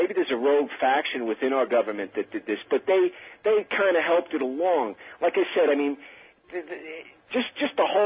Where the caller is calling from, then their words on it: Miller Place, New York, United States; Miller Place, Long Island.